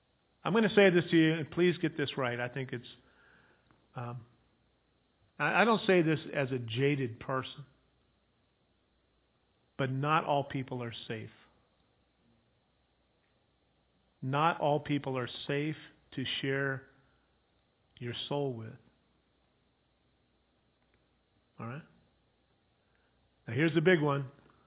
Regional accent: Ukiah, California, United States; also born or lived in Edina, Minnesota; when I moved from Edina, Minnesota, back to Ukiah, I was called there, he would say to me that his opinion was that moving back to Ukiah, my hometown, was like going back to a black hole.

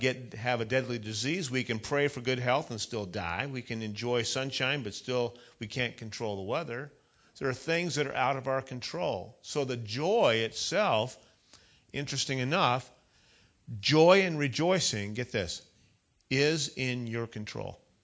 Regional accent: California, United States; I was living in California. I'm a Californian.

